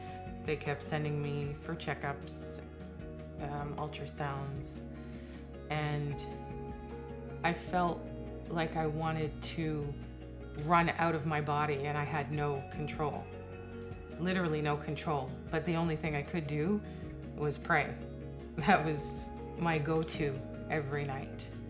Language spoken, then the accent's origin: English; Burlington, United States; I am from Burlington. I've been living here for 2 years